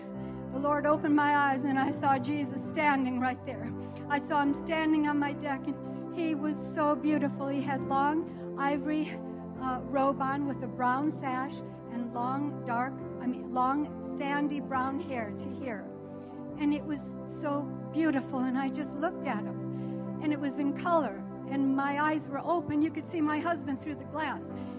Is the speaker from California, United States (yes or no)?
no; Elkhart, Indiana, United States; from Elkhart, and I was thinking of Henry Groover.